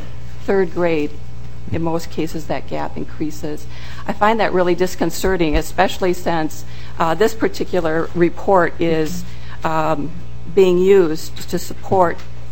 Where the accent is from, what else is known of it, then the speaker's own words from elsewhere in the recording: Burnsville, Minnesota, United States; I am from Burnsville, and I saw this on the schedule